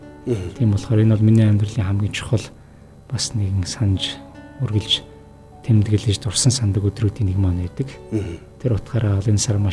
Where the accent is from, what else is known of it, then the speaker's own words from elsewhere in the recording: Mongolia; Би өөрөө одоо төрж өссөн нутаг гэх юм бол Хинтийн аймгийн юм л тээ.